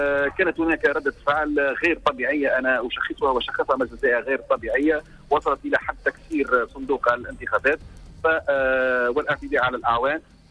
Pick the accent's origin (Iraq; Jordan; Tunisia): Tunisia; احنا كشعب تونسي نتحملوا النتائج